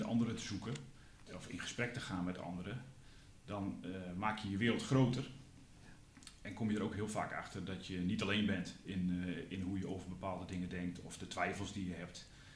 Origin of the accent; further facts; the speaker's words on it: Friesland, Netherlands; En als Fries zijn we natuurlijk dol op de kou.